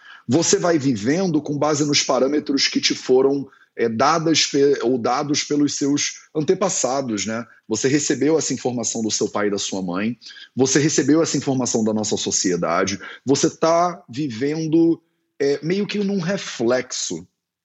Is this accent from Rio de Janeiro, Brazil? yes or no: yes; Resende, Rio de Janeiro, Brazil; born there; Resende, no interior do estado do Rio de Janeiro, que foi onde eu nasci.